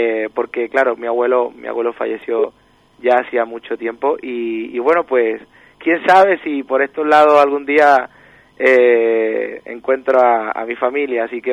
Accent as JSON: {"language": "Spanish", "town": "Palma del Río", "region": "Andalusia", "country": "Spain", "tie": "born or raised there", "also_born_or_lived": "Córdoba", "lives_now": "Argentina", "said": "Soy cordobés, nacido en Córdoba, soy luego criado en Palma del Río, que es un pueblo de la provincia de Córdoba"}